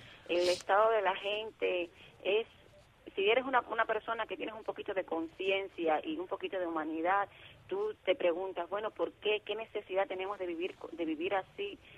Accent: Cuba; soy cubana española

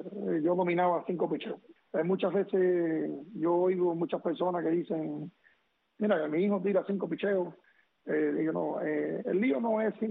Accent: Cuba; Como cubano al fin y latino

